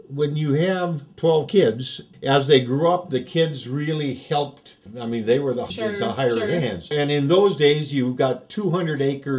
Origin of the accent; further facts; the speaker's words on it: Lake Park, United States; I grew up in Lake Park, graduated from high school there in 1960, so I've been around an awful long time, but my great-grandparents came over from Sweden.